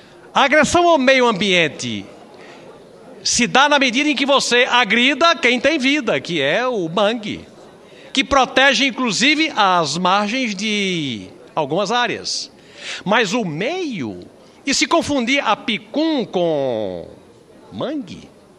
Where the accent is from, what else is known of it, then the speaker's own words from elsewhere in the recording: Rio Grande do Norte, Brazil; Eu sou do Rio Grande do Norte, eu sou do Nordeste, eu tenho a obrigação de procurar o aproveitamento de áreas vocacionadas para gerar emprego para a minha região